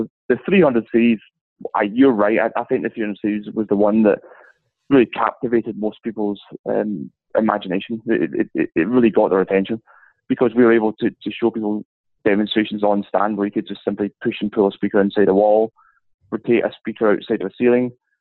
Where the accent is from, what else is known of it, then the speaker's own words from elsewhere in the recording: Scotland, United Kingdom; accent: Scottish; That's my Scottish accent getting in there.